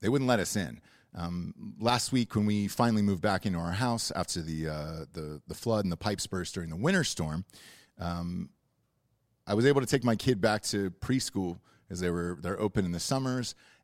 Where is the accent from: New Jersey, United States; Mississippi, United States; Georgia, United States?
Georgia, United States; now in Texas, United States; And I was like, well, I grew up in Georgia. I think I'm fine with that heat.